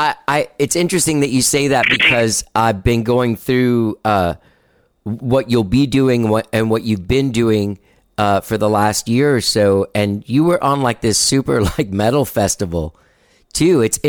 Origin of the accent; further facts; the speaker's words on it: Miami, Florida, United States; born there; He was born in Miami. I was born in Miami. We talk about the undercurrent of anger that resides in the city of Miami.